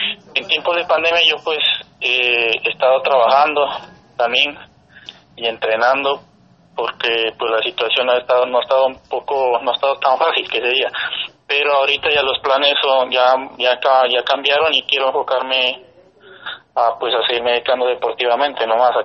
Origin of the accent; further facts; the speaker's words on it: Sandoná, Nariño, Colombia; orgulloso de representar a mi pueblo, ¿no? Ya que, pues, en este caso, como boxeadores no han salido de Sandoná y sobre todo boxeadores profesionales, entonces me siento orgulloso de representar a Sandoná